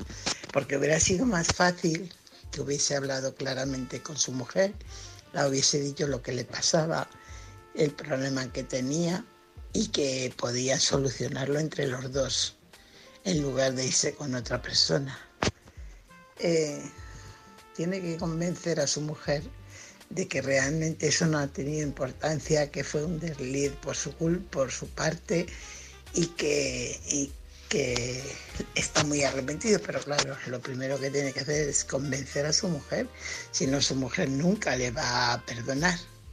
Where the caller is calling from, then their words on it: Fuenlabrada, Community of Madrid, Spain; corresponsal de Fuenlabrada.